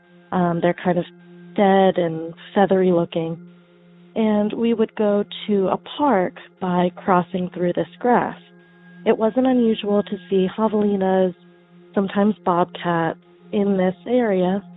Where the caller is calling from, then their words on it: Tucson, Arizona, United States; I'm calling from Tucson, Arizona.